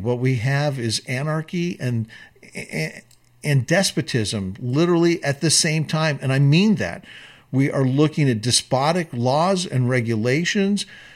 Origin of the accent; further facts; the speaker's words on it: United States; That we as American citizens are duty bound by that same oath because it's our birthright. It is an obligation because we are born a citizen.